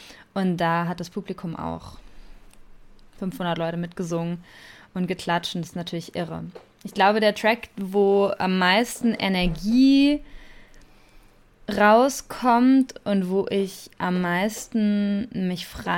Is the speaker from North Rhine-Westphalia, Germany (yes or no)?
yes; Bielefeld, North Rhine-Westphalia, Germany; ich wohne in Bielefeld und wir kommen fast alle aus Bielefeld.